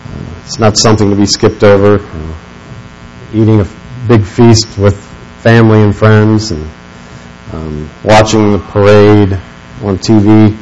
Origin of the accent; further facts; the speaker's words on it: Kansas City, Missouri, United States; my hometown, Kansas City Royals